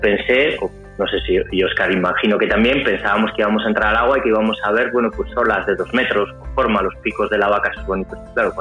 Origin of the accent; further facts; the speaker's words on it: Miranda de Ebro, Castile and León, Spain; mi padre se traslada a currar a Miranda de Ebro y entonces por eso … el que venía los fines de semana a surfear.